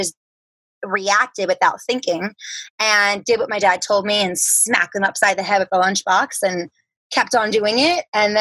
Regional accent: Baltimore, Maryland, United States; I grew up in Baltimore, Maryland.

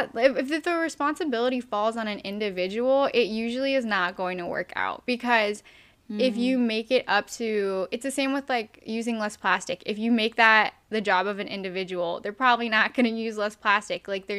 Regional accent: United States; I'm very grateful to be an American, but I know that, like, the being an American and being in this country right now is good

